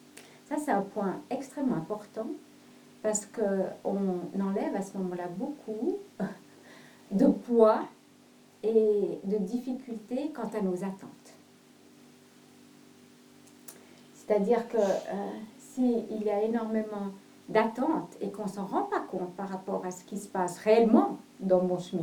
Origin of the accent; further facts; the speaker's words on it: Guinea; j'ai grandi en Afrique, et il se trouvait qu'il y avait une famille thaïlandaise qui vivait à côté de chez nous, donc qui avait la maison à côté de la nôtre, en Afrique, en Guinée.